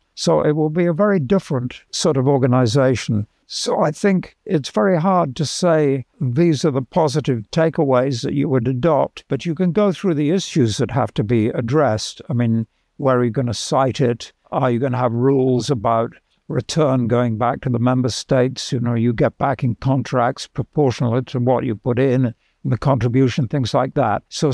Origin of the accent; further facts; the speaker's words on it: United Kingdom; I'm British